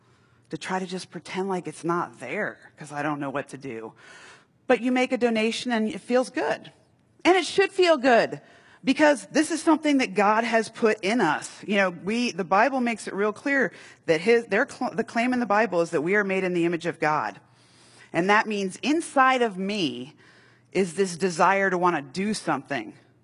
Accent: New York, United States; born there; also born or lived in Worthington, Ohio; Well, actually, I was born in New York, so I didn't choose being born in Worthington. I was born in New York.

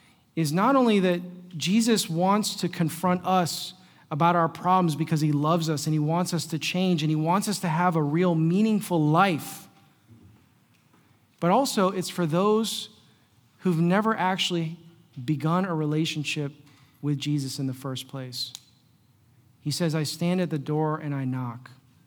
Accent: United States; I'm an American speaking to Cambodian people who are impoverished about materialism.

